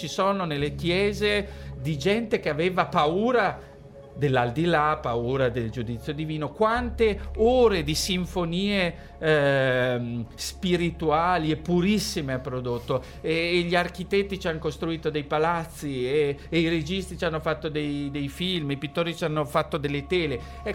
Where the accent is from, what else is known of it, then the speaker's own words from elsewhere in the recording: Rome, Lazio, Italy; Sono romano